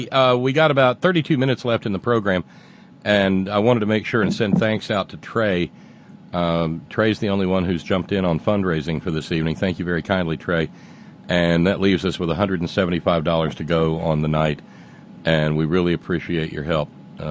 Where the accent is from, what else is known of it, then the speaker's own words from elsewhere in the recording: Alabama, United States; I mean, where I grew up in Alabama began to thrive specifically because the TVA came into existence and cheap electricity was available.